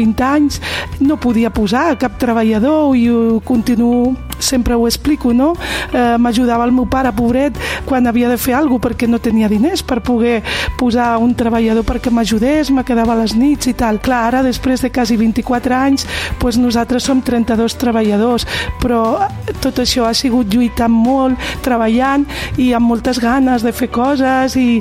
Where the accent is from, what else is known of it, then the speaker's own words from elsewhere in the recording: Calella, Catalonia, Spain; born there; Jo sóc nascuda aquí, a Calella, de les arrels del meu pare